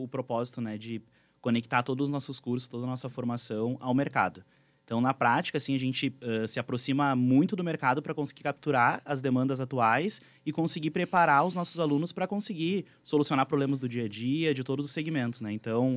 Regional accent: Porto Alegre, Rio Grande do Sul, Brazil; now in Passo Fundo, Brazil; Não, sou de Porto Alegre, mas moro em Passo Fundo aqui já há 3 anos.

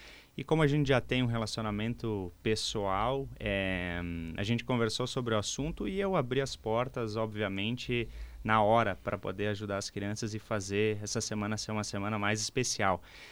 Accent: Marau, Rio Grande do Sul, Brazil; Nasci em Marau, sou marauense.

